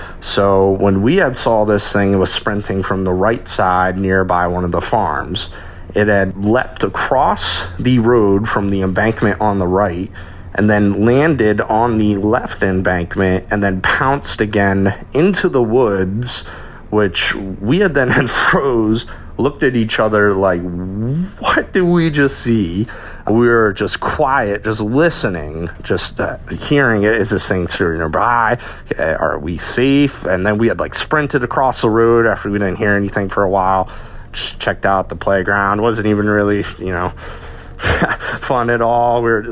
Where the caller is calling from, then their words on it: Maryland, United States; I'm calling from Maryland on a Hometown Legends call.